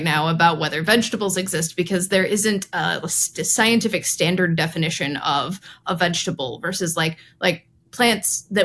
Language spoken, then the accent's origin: English; the South, United States; As a Southerner, I would defy anyone to say that something can't go into a salad